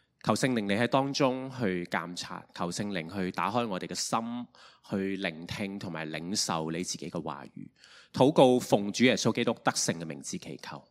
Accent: Hong Kong; born there; 咁佢本身係農民嚟嘅，即係佢細個嘅時候係耕田，但係嚟到香港之後咧，就我喺香港出世啦。咁所以原來呢個身份叫農民工第二代。咁咧細個嘅時候我阿嫲咧就都同我講廣東話嘅，但係佢係客家人嚟嘅，所以咧我就識聽少少

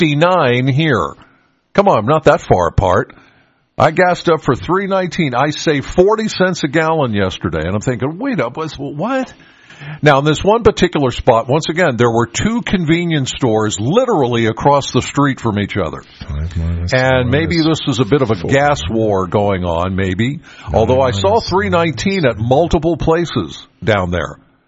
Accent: Pennsylvania, United States; And I grew up in York County, and so I took 322, obviously, to Harrisburg

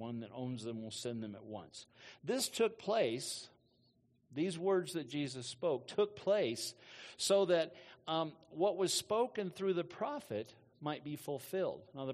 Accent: Texas, United States; I'm not going to try to say their first names because I come from Texas and we just have a hard time with some names.

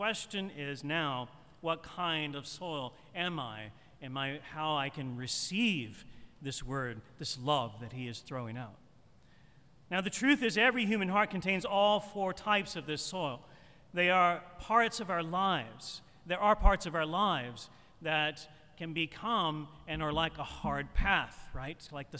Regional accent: St. Matthews, United States; I grew up in St. Matthews, when I say the word soil, it sometimes comes out as soul.

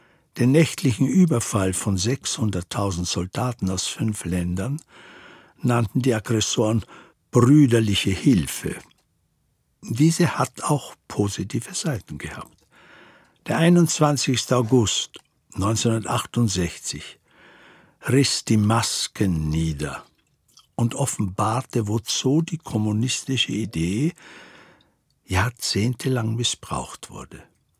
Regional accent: Czechia; moved away as an adult; now in Austria; Zur Krönung wurde ich etwas später aus meiner Heimat gewaltsam nach Österreich abgeschoben.

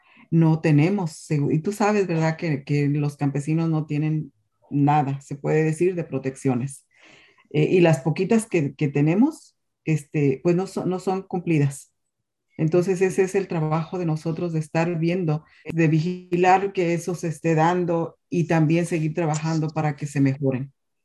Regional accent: Michoacán, Mexico; now in Florida, United States; Soy del estado de Michoacán, pero ahora vivo en Florida. Tengo casi 40 años viviendo aquí en Florida. Llegué a hacer trabajos, ¿verdad?, en el campo como la pizca de limón en los 80 aquí en Florida, en el sur.

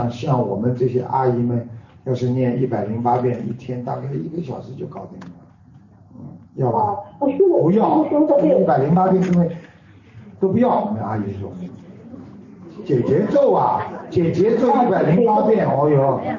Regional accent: China; now in Australia; 我们中国人在澳大利亚非常人非常幸运，你们在澳大利亚可以过两个新年，我们只能过一个，你可以过两个啊。

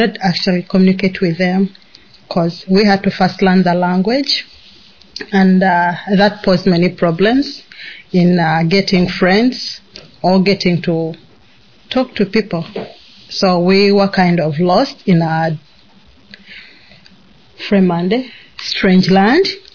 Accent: Uganda; also born or lived in Sweden; now in Canada; I'm originally from Uganda, where I grew up. And we moved from Uganda to Sweden about 8 years ago. And after living there for 8 years, we moved to Canada from 2020.

